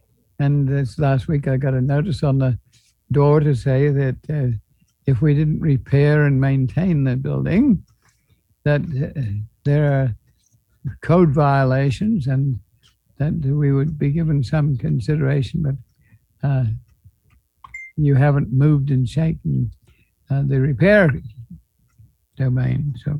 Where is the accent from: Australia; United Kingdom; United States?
Australia; I'm Australian in background